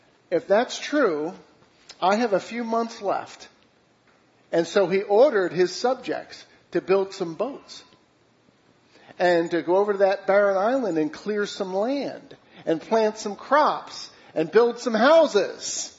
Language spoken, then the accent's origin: English; Pennsylvania, United States; I grew up outside of Philadelphia.